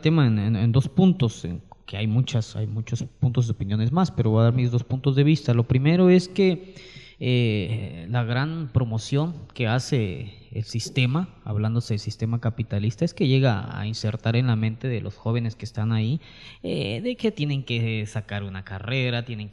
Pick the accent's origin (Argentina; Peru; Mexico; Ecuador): Mexico; Chiapas; now in Costa Rica; vengo de México. Soy estudiante de la licenciatura en Administración de Empresas, específicamente del estado, bueno, aquí en Costa Rica le llaman provincia, el estado de Chiapas.